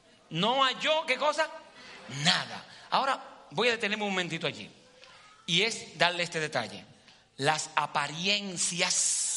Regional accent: Dominican Republic; en mi país, República Dominicana, se hace negocios con la frontera que es Haití

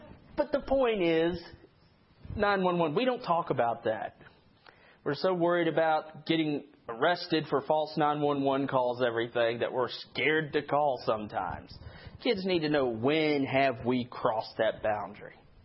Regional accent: Chesapeake, Virginia, United States; Yeah, I grew up in Chesapeake, Virginia, right next to Virginia Beach, hurricane land.

